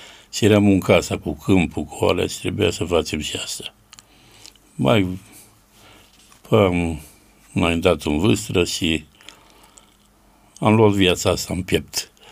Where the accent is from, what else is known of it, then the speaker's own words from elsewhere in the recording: Vulcan, Hunedoara County, Romania; born there; M-am născut în Vulcan, am avut între patru surori și băiat, 5 copii. Familia a fost mai săracă, pe timpul atunci, 55